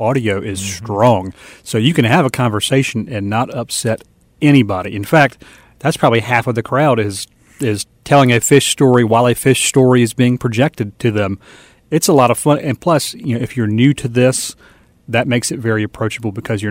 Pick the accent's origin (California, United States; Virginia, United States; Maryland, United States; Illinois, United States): Virginia, United States; You know, I grew up in Virginia for the most part, and we had a fall season